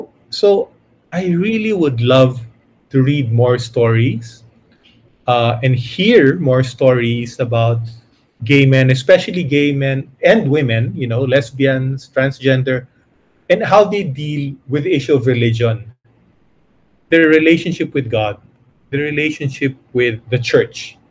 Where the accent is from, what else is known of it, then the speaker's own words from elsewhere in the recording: Philippines; my story is, it's like a history of at least of one person within what it meant to be growing up in the Philippines in the late 20th century.